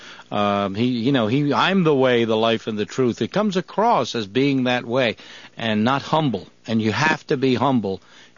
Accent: United States; I hate the United States government. I hate what it's doing. And I'm an American citizen.

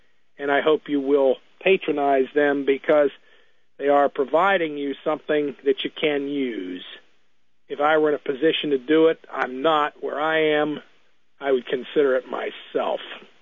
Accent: Washington, District of Columbia, United States; she discovered that I was from Washington, D.C., and she asked what I did.

